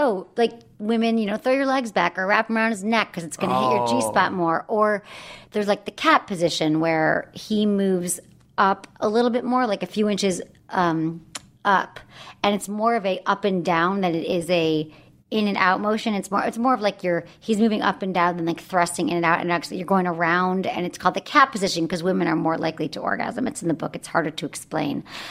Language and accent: English; Michigan, United States; Michigan.